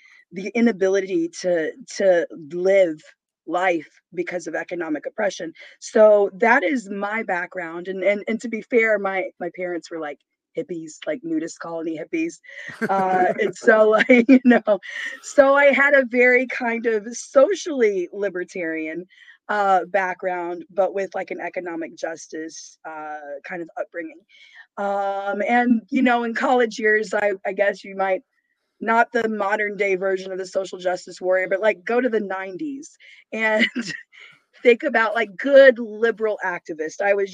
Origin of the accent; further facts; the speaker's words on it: Memphis, Tennessee, United States; I grew up in South Memphis in the ghetto.